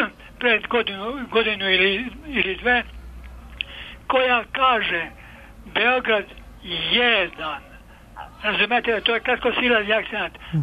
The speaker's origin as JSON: {"language": "Serbian", "region": "Herzegovina", "country": "Bosnia & Herzegovina", "lives_now": "Novi Sad, Serbia", "said": "ja sam iz Hercegovine, poreklom u 88. godini."}